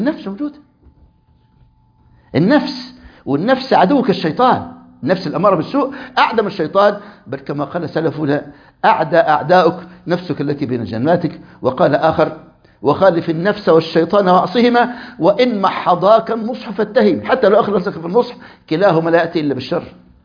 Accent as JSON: {"language": "Arabic", "country": "Qatar", "said": "بعض المستخدمين عندنا في قطر"}